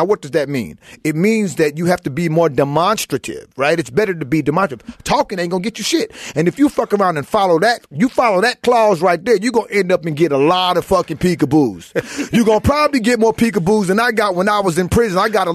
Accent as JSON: {"language": "English", "town": "Brooklyn", "region": "New York", "country": "United States", "tie": "born or raised there", "also_born_or_lived": "Trinidad and Tobago / Queens / Texas / California", "said": "I was born in Brooklyn."}